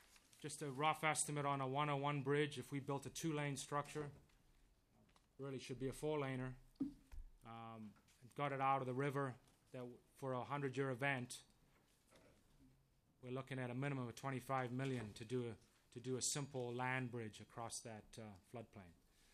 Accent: England, United Kingdom; now in United States; I'm originally from England. Actually had the honor to become a U.S. citizen last week.

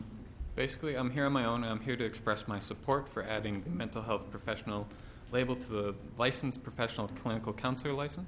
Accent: Bemidji, Minnesota, United States; My long-term goal is to move back to my hometown of Bemidji, Minnesota

